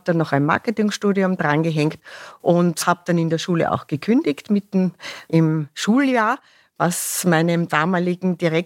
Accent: Ottenschlag, Lower Austria, Austria; also born or lived in Vienna; ich komme aus dem wunderschönen Waldviertel ursprünglich, aus Ottenschlag. Mhm. Habe dann in Wien studiert, Theologie und Ernährungswissenschaften.

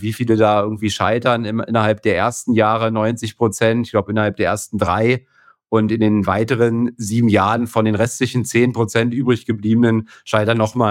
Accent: Berlin, Germany; Also ich komme ja aus Berlin, ne.

